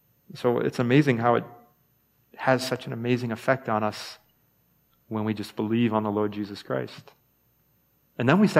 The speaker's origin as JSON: {"language": "English", "region": "New England", "country": "United States", "said": "Sometimes I think maybe it's just because maybe we're from New England and a lot of us maybe grew up Catholic"}